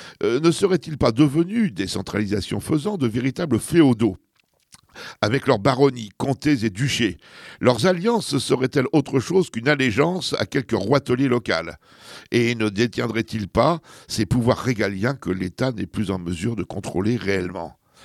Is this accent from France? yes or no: yes; Brittany, France; now in Mediterranean France; je suis un breton européen réfugié dans les replis méditerranéens